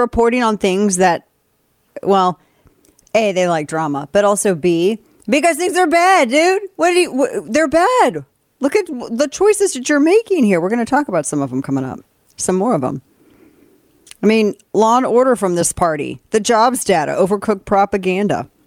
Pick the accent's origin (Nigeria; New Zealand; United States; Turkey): United States; the Ozarks; I can say that because I'm from the Ozarks, so I can say this.